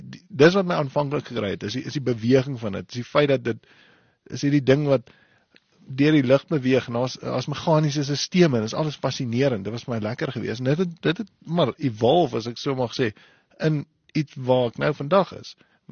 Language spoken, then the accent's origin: Afrikaans; Windhoek, Khomas, Namibia; Ek is gebore in Windhoek en ek kom van Namibia af.